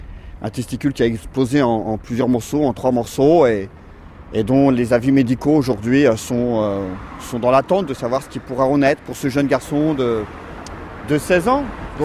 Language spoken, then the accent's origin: French; Argenteuil, Île-de-France, France; voilà, je suis né à Argenteuil. J'ai fait toute ma scolarité ici. Mes parents, ils crèchent encore